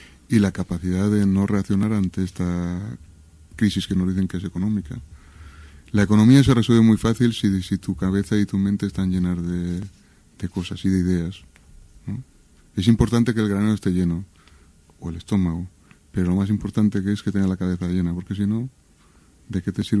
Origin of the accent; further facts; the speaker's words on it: Basque Country, Spain; born there; Yo, por ejemplo, que nací en Margen Izquierda, sí, yo ya nací en un mundo en crisis. Margen Izquierda siempre estuvo en crisis.